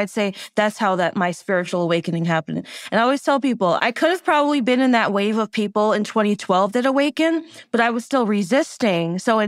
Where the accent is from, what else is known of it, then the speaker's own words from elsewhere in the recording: Cayman Islands; I have Cuban ancestry. My mother's from the Cayman Islands. I grew up in the Cayman Islands, but we have Cuban and Jamaican heritage on that side. And then my father was Eastern European, Polish, Lithuanian.